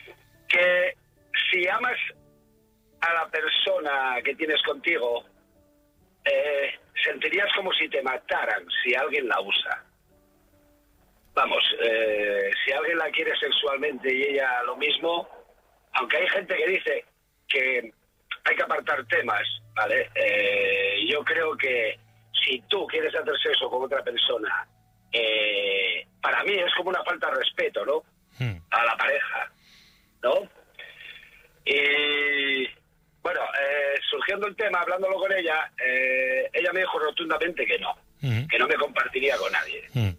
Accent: Asturias, Spain; Yo soy de Asturias.

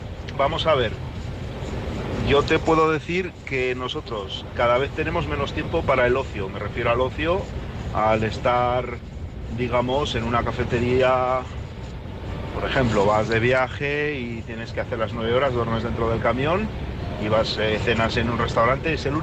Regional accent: Zaragoza, Aragon, Spain; yo que soy de Zaragoza

